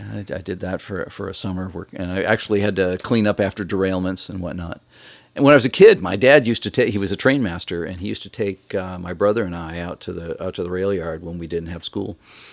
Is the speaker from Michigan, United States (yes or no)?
yes; Michigan, United States; No, I'm originally from Michigan.